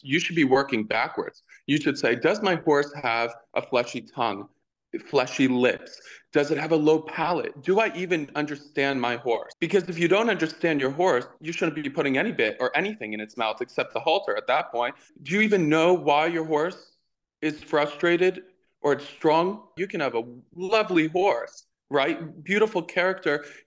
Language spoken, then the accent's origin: English; Florida, United States; So I grew up in South Florida, where my grandparents had a stable.